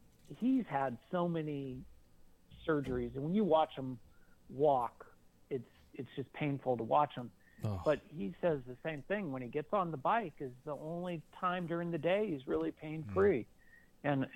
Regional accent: Florida, United States; Yeah, I was really fortunate because I grew up in South Florida

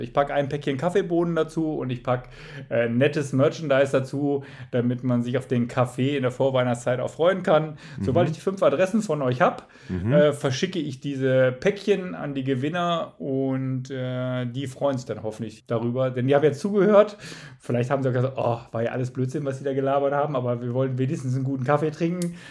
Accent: Baden-Württemberg, Germany; Bei uns in Baden-Württemberg ist es so, die Ferien beginnen immer zu diesem Wochenende oder kurz danach.

